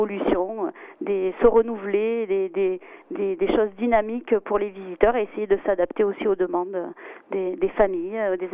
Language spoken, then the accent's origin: French; Marseille, Provence-Alpes-Côte d'Azur, France; Moi, je suis originaire de Marseille et je venais en vacances dans le Vercors. J'y viens depuis que je suis toute petite, j'avais un an.